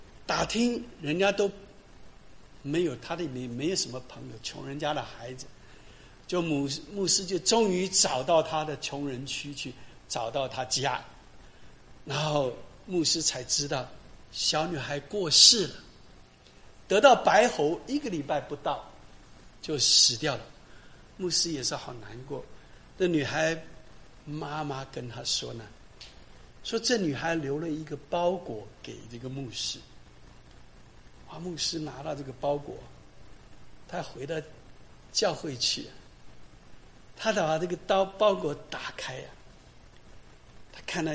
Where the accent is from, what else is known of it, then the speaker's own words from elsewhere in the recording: Taiwan; moved away as an adult; now in United States; 我自己很清楚，我从台湾过来来读书，我也没有什么钱，我家也没有什么钱。